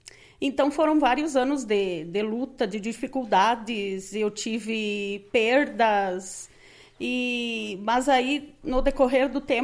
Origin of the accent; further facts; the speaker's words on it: Ibiraiaras, Rio Grande do Sul, Brazil; moved away as an adult; now in Lagoa Vermelha, Brazil; eu sou natural de Ibiraiaras. Estou residindo aqui em Lagoa já fazem 23 anos.